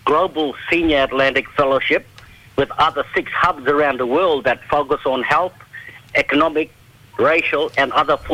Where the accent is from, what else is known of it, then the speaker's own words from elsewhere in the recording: Hopevale, Queensland, Australia; first language Guugu Yimithirr; Yeah, I'm from Hopewell. I'm a Bulkunwara person, speak the Kukiemidan language. I'm sitting here in the Hopewell